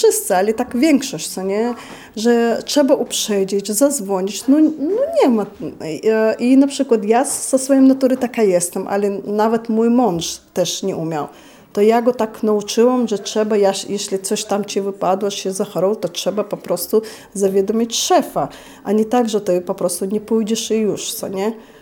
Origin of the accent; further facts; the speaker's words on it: Chechnya, Russia; Polish is a second language; now in Poland; Pochodzę z Czeczenii. Może nie wszyscy wiedzą, to jest taki mały, niewielki kraj w Rosji.